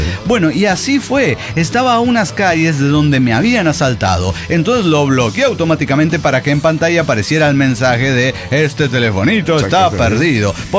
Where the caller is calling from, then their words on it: Matamoros, Tamaulipas, Mexico; Soy la intelectual de Matamoros, Tamaulipas.